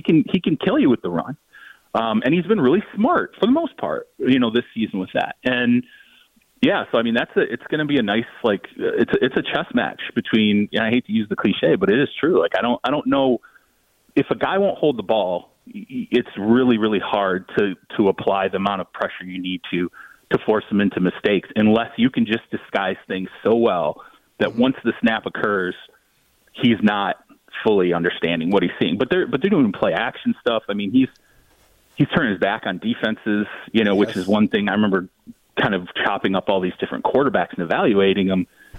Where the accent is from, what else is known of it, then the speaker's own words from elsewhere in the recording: Michigan, United States; I grew up in Michigan, the Lions for decades and decades.